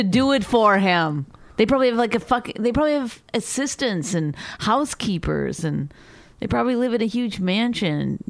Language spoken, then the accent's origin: English; Canada; Because I'm Canadian.